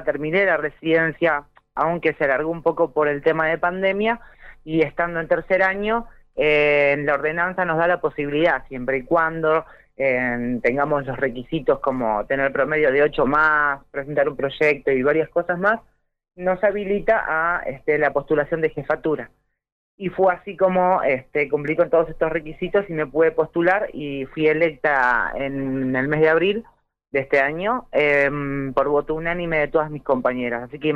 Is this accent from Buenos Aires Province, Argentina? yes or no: yes; Ituzaingó, Buenos Aires Province, Argentina; tengo 34 años, soy de Ituzaingó